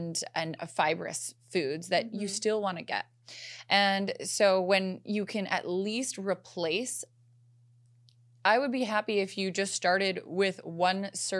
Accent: Alberta, Canada; I grew up in Alberta, Canada, which is also known as like the beef country.

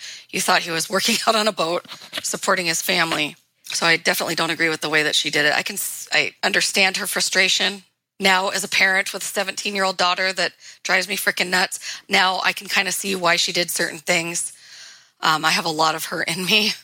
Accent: Cleveland, Ohio, United States; born there; I have a Wisconsin Social Security number, yet I was born in Cleveland.

